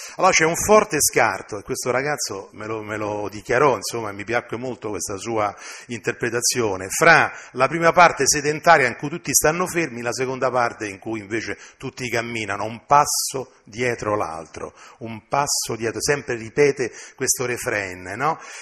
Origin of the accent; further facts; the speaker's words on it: Rome, Lazio, Italy; Io sono un romano, no? Sono cresciuto a Roma, io non conosco nemmeno i nomi delle piante